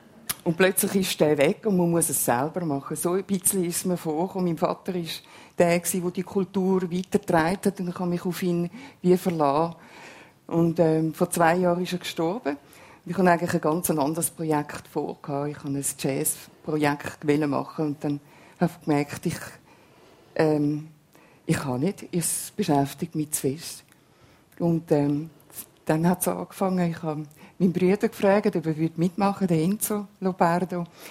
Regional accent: Switzerland; also born or lived in Italy; ich bin weder in Italien wirklich als Italienerin angesehen, dort bin ich die Schweizerin, die dann auf Besuch kommt und da sagen sie, ja, du bist halt Italienerin. Also ich bin wirklich beides.

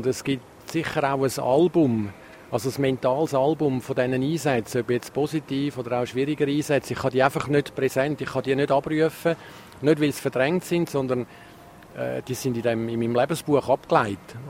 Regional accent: Zurich, Switzerland; Dass jemand im Haus, wo ich aufgewachsen bin, in Zürich, runtergekommen ist mit einem Zeitungsartikel

